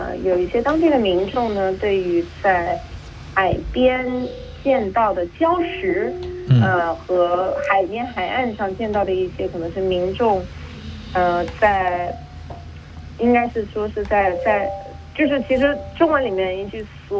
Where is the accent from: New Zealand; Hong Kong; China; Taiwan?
New Zealand; 那我自己作为一名新西兰人，也作为一名在国会工作的国会议员